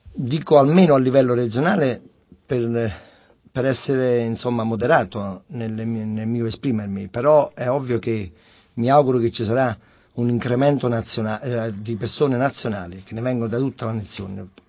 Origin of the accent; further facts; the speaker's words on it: Paternopoli, Campania, Italy; nel mio paese, cito il mio paese perché parlo del mio paese, che è Paternopoli